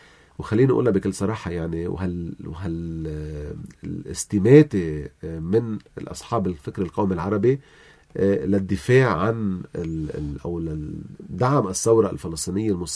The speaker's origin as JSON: {"language": "Arabic", "country": "Lebanon"}